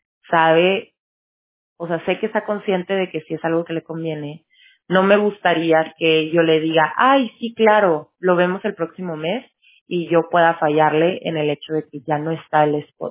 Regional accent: Mexico; somos mexicanos

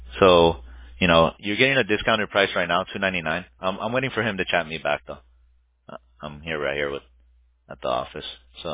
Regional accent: Stanton, California, United States; Yeah, I'm from Stanton.

